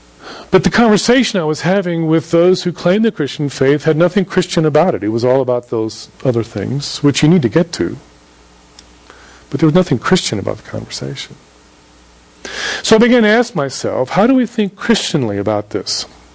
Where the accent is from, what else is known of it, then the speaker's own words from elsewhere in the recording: Houston, Texas, United States; And I grew up in Houston, and we would drive to Guatemala. It's a four-day drive. Long, long drive. We were raised bilingual, bicultural. I've spoken Spanish, you know, since forever.